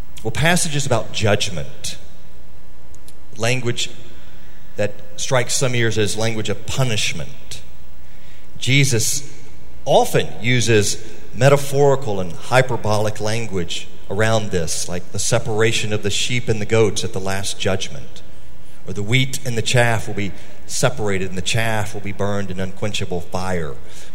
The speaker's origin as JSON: {"language": "English", "region": "Virginia", "country": "United States", "tie": "born or raised there", "said": "our elementary school in the little town where I grew up in Virginia got a new principal"}